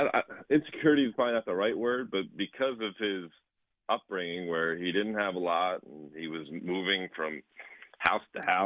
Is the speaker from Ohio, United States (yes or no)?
no; Pennsylvania, United States; I grew up in the Philly suburbs.